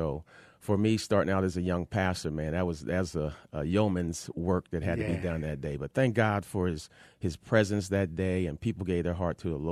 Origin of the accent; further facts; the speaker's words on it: New Jersey, United States; No, man. I'm an East Coast kind of guy. I'm from New Jersey.